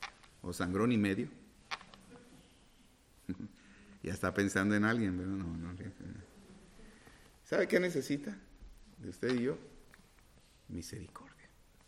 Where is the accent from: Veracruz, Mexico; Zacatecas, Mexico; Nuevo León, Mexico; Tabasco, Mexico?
Tabasco, Mexico; Soy tabasqueño como el presidente